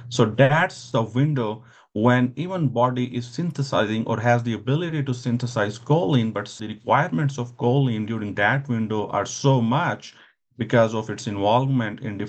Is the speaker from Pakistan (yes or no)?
yes; Pakistan; and I am from Pakistan.